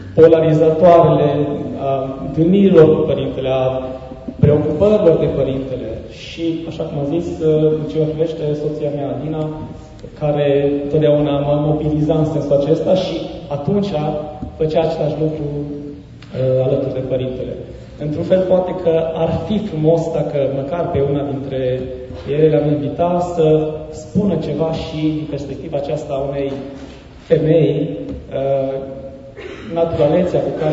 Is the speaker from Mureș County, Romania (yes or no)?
no; Făgăraș, Brașov County, Romania; eram din Făgăraș, eram apropiat, în primul rând, așa. Fiecare își dorește să se schimbe